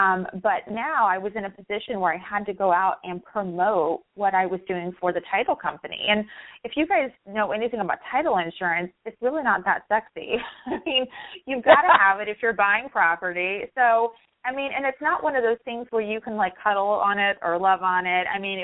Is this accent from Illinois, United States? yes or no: yes; Illinois, United States; now in Florida, United States; And, you know, I came from Illinois. So Florida was the furthest, I mean, in terms of climate